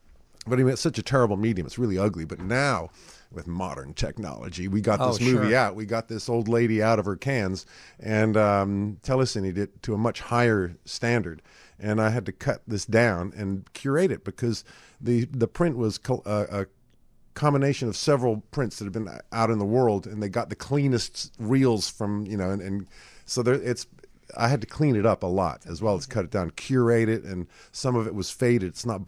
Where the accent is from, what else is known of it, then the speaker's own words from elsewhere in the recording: United States; didn't get back to my homeland until I was 18 when I went to college. And all that time, I'm American, gosh darn it